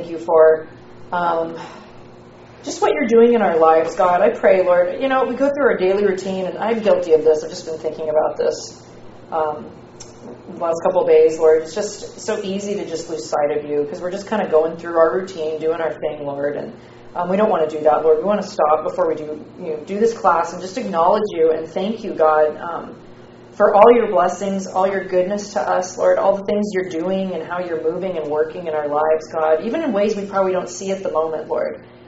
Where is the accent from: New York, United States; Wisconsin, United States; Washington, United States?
Washington, United States; Seattle; I'm from Seattle.